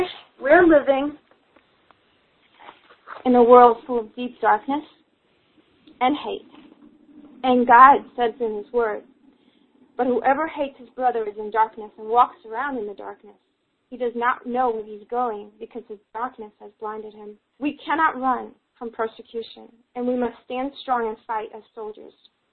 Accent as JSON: {"language": "English", "country": "Germany", "accent": "German", "second_language": "English", "moved": "yes", "said": "And there, my friends, there is where I lost my German accent."}